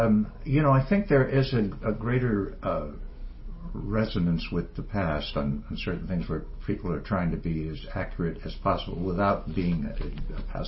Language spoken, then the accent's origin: English; San Francisco, California, United States; I mean, that's my hometown.